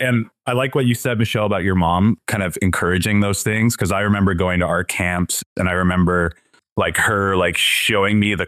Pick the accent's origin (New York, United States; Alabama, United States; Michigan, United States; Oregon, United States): Oregon, United States; Portland; I grew up in Portland, Oregon.